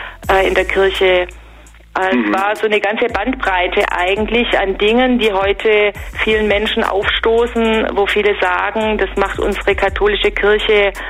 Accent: Stuttgart, Baden-Württemberg, Germany; ich bin aus Stuttgart, bin in Stuttgart groß geworden

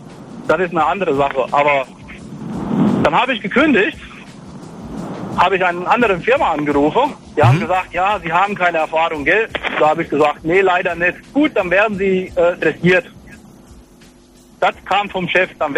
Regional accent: Hungary; moved away as an adult; Und ich bin aus Ungarn weg.

